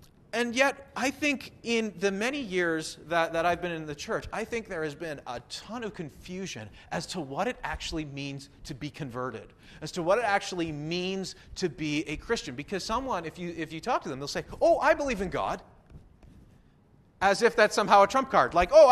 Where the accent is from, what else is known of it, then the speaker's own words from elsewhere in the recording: Nipawin, Saskatchewan, Canada; I grew up in Nipawin, which has a junior hockey team